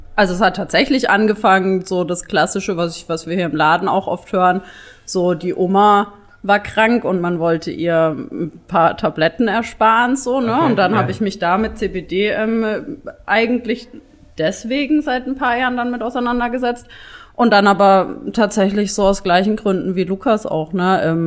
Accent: Würzburg, Bavaria, Germany; Aus Würzburg.

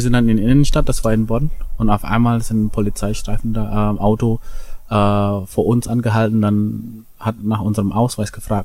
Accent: Indonesia; moved away as an adult; now in Berlin, Germany; weil ich komme ja aus Indonesien und in Indonesien bin ich ja kein Minderheit, ja.

